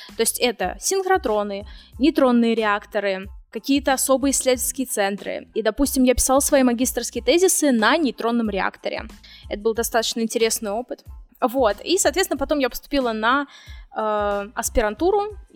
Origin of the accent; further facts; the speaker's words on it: Samara, Samara Oblast, Russia; бакалавриат в России, в моем родном городе Самара.